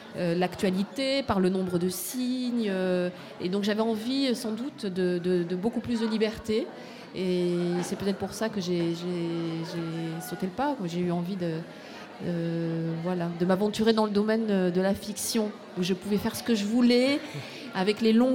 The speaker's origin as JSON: {"language": "French", "region": "South-West France", "country": "France", "said": "moi je suis originaire du Sud-Ouest et je me demandais où j'arrivais. J'avais fait mes études à Bordeaux et Lille me semblait très loin. Et j'y ai vécu des années vraiment très agréables."}